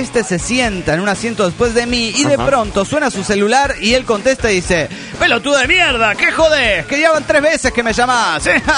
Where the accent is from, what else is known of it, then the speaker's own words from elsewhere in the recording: Córdoba, Argentina; de Córdoba, Argentina.